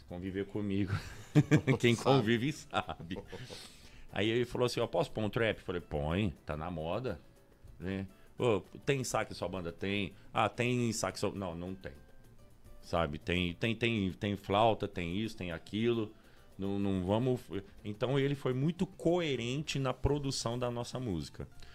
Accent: São Carlos, São Paulo, Brazil; nós tava vindo agora de São Carlos pra cá, porque eu e ele somos de São Carlos.

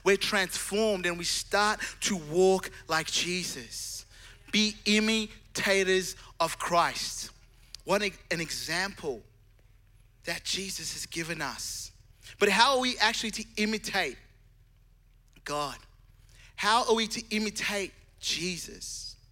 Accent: Zimbabwe; And I'm from Zimbabwe and I've got this mate thing happening.

